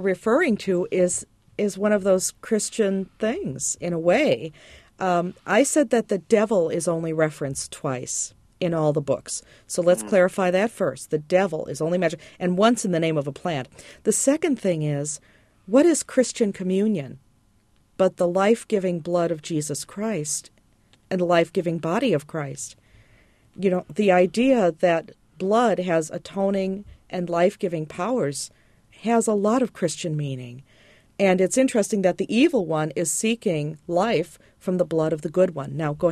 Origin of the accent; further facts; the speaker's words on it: Chicago, Illinois, United States; And I grew up in Chicago in a non-churched family, not really practicing anything, but I'm a Girl Scout convert.